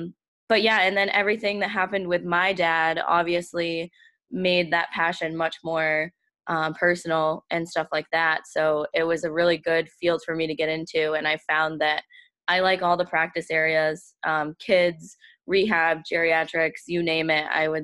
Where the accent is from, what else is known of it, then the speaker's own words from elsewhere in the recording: Guilford, Maine, United States; I'm from Guilford, Maine. I'm 24 years old. I grew up in Guilford. I've never gone far from here.